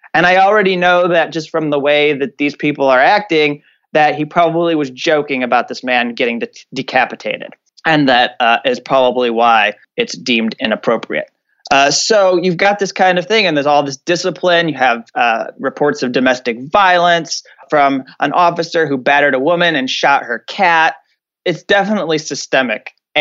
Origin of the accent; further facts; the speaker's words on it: Indiana, United States; may have seen the video that came out of Elkhart, Indiana, which, you know, this is actually where I grew up nearby here in South Bend.